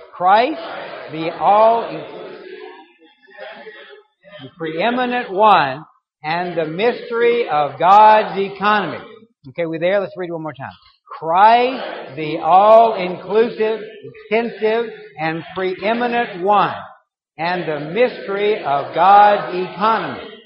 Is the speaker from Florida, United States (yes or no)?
no; Baton Rouge, Louisiana, United States; I was raised in Baton Rouge, which in the 50s and even in the 60s was probably much more heavily Roman Catholic than it is today.